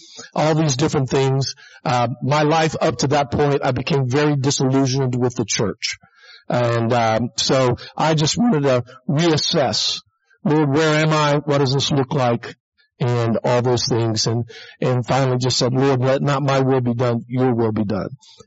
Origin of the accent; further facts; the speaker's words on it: Florida, United States; And so, you know, I'm from Florida, man. We go to the beach on Christmas Day sometimes. I mean, it's so hot in Florida in December.